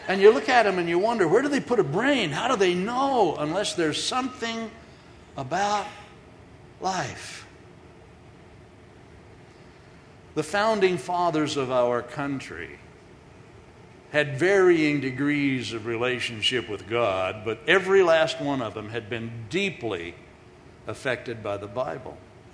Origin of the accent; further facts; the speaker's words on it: California, United States; I'm from California. Pray for me.